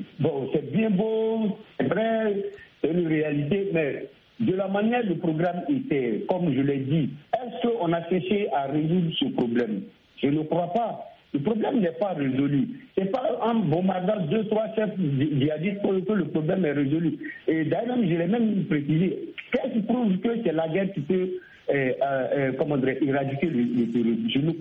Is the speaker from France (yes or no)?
no; Côte d’Ivoire; y compris même chez moi en Côte d'Ivoire, il y a des attaques partout.